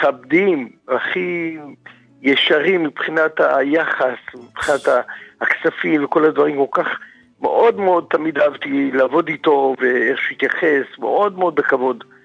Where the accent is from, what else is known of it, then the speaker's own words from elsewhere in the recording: Ramat Gan, Tel Aviv District, Israel; אני רמת גני. אני רמת גני